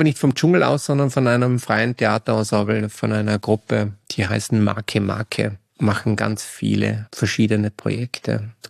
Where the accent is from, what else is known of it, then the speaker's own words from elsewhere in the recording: Dornbirn, Vorarlberg, Austria; Also, ich bin in Dornbirn aufgewachsen und da steht auch das Elternhaus.